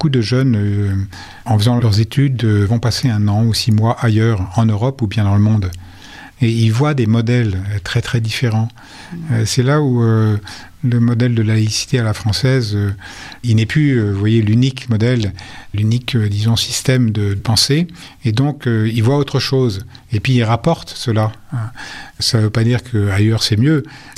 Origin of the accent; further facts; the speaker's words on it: France; comme nous le vivons chez nous en France.